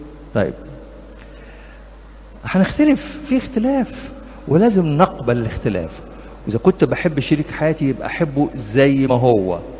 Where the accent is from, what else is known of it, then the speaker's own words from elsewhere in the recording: Upper Egypt, Egypt; اصل انا صعيدي وفاهمك،